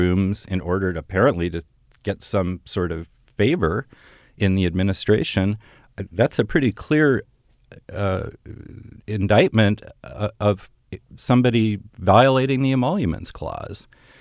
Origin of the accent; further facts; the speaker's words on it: Minnesota, United States; I'm a gun owner. I grew up in Minnesota. I have a pickup truck.